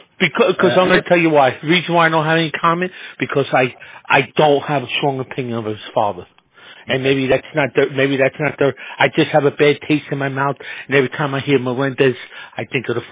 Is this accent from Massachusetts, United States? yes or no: no; Jersey City, New Jersey, United States; You're talking to somebody who's born and raised in Jersey City, somebody who's, okay, you know, knows the Hudson County machine